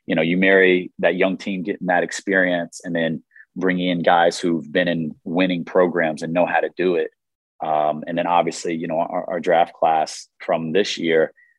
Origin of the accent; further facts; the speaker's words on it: Raleigh, North Carolina, United States; also born or lived in Miami, Florida; And I'm from Raleigh, North Carolina.